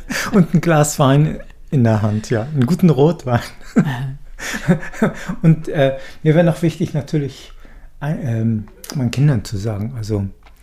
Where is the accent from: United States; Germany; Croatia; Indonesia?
Germany; now in Switzerland; Ich komme aus Deutschland, wohne hier im Züricher Raum. Ich bin jetzt 60 Jahre alt geworden